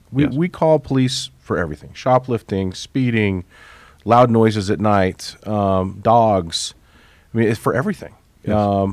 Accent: Denver, Colorado, United States; As a kid growing up in Denver, I had a very favorable view of police officers.

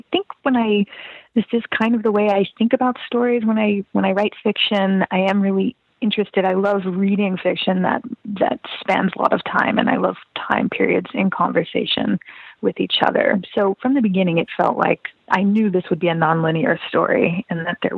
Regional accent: United States; just because I'm not German, I'm American.

